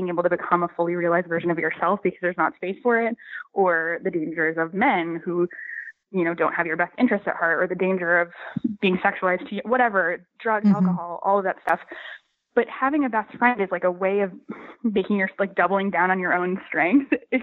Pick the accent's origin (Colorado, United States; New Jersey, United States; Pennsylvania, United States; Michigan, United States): Michigan, United States; now in New York, United States; I sometimes think I'm from Northern Michigan, and the book is set in Northern Michigan in a fictionalized version, really, of the place I grew up, with some tweaks. But like, and I've lived in New York ever since, just like Kat.